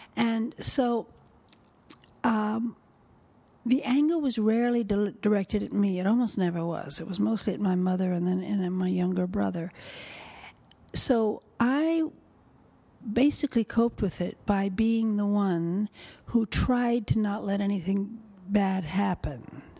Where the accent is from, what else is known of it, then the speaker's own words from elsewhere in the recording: California, United States; I grew up in California. I grew up a lot of years in the San Fernando Valley, which at the time was a valley. And I went to school on a dirt road, and there were orange groves everywhere.